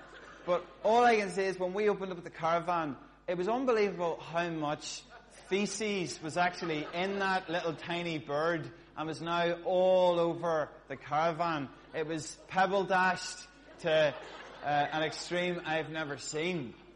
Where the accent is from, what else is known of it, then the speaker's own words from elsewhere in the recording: Smithborough, County Monaghan, Ireland; I'm from Monaghan.